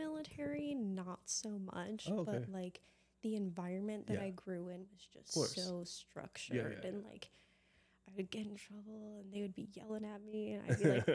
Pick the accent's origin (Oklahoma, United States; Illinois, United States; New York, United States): Illinois, United States; Chicago; And we moved to Chicago. And so I grew up in Chicago from about the time I was 5 until 2018. I was like 22, okay.